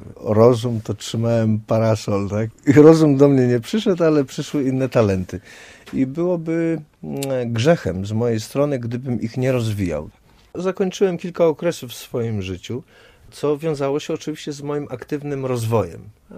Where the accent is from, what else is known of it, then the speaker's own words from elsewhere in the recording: Delphi, Central Greece, Greece; jako mały chłopiec, jak wychowywałem się w Delfach